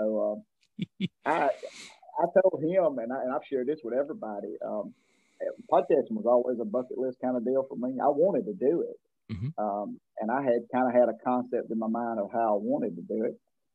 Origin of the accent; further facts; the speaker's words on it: Deep South, United States; I was born and raised in the Deep South. I don't know anything besides that.